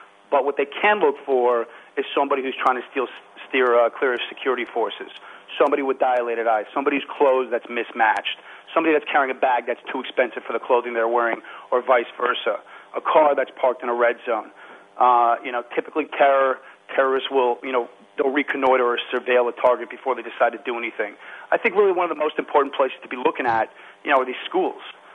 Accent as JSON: {"language": "English", "town": "Beverly Hills", "region": "California", "country": "United States", "tie": "born or raised there", "said": "growing up in Beverly Hills and having parents who were in the entertainment industry"}